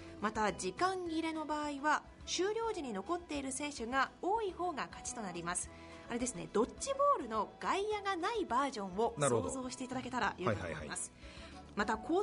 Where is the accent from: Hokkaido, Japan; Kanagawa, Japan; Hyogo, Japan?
Kanagawa, Japan; ふとめったに雪の降らない地元神奈川県で小学生の頃に雪が降り積もった日のことを思い出しました